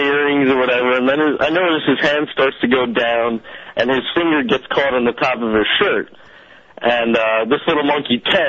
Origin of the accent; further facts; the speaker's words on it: New Jersey, United States; I'm from Jersey, but we're at the Bronx Zoo.